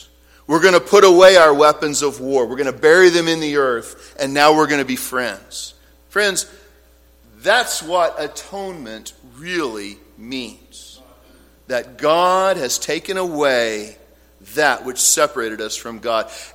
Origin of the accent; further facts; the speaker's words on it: Oklahoma, United States; But I'm from Oklahoma, and that means land of the red man.